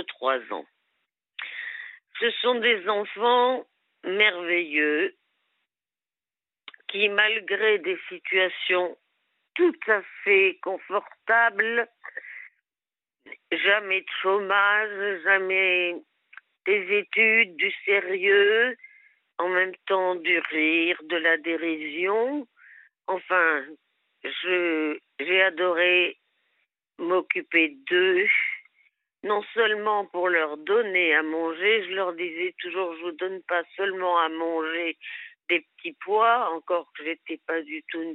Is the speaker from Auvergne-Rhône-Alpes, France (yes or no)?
yes; Le Puy-en-Velay, Auvergne-Rhône-Alpes, France; Par contre, je suis native du Puy-en-Velay en Auvergne.